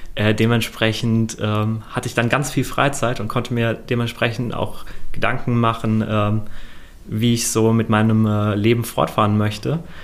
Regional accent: Aschaffenburg, Bavaria, Germany; ich komme aus Aschaffenburg, das ist am letzten Zipfel von Unterfranken, so ungefähr 30, 40 Kilometer von hier. Auf die Schule bin ich dann in Großkrotzenburg gegangen

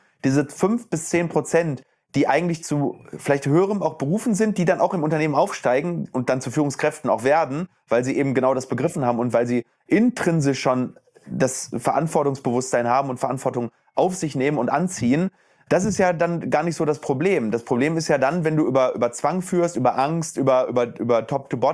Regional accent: Herne, North Rhine-Westphalia, Germany; ich komme aus Herne.

